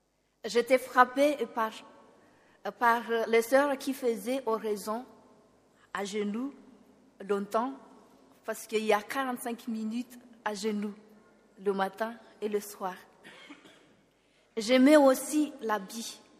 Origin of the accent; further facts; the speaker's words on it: Madagascar; j'ai 30 ans. Et je suis malgache